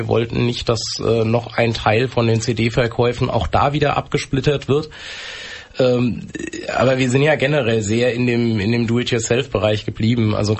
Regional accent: Hanau, Hesse, Germany; Also die Band ist ja mittlerweile, also in Hanau, in meiner Heimat irgendwie gegründet

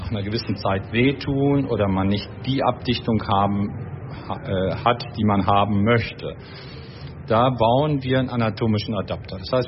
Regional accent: Münster, North Rhine-Westphalia, Germany; ich bin Münsteraner.

